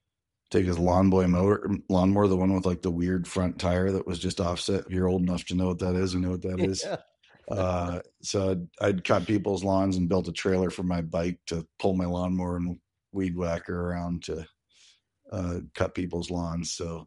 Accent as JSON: {"language": "English", "town": "St. Thomas", "region": "Ontario", "country": "Canada", "tie": "born or raised there", "said": "I grew up in St. Thomas, Ontario. So I've really lived in two towns in my life."}